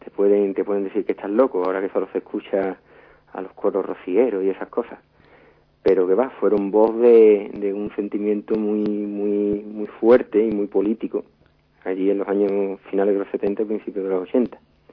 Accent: Morón de la Frontera, Andalusia, Spain; igual que otros muchos moroneros, somos muy localistas, y donde estamos diciendo que somos de Morón 40 veces por minuto.

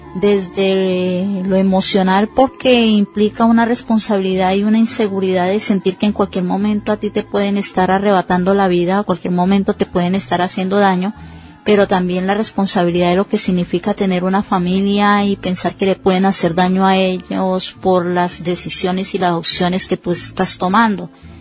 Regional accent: Barrancabermeja, Santander, Colombia

